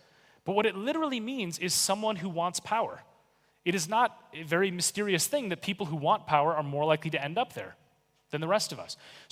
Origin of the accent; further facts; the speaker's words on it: Minneapolis, Minnesota, United States; Now, I grew up in Minneapolis, which unfortunately is the city where George Floyd was murdered. So this is a very important problem in my hometown.